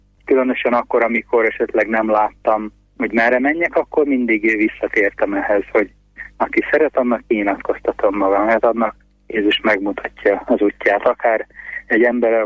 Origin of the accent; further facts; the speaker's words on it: Dány, Pest, Hungary; born there; volt egy káplán, aki egy egészen új életet hozott el a szülőfalumba, Dányba